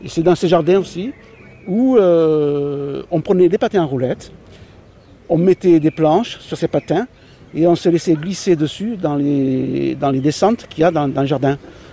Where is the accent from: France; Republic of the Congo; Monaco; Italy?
Monaco; mes arrière-grands-parents ont émigré d'Italie au début des années 20, comme il y avait beaucoup à cette époque-là. Ma mère est née à Monaco, je suis né à Monaco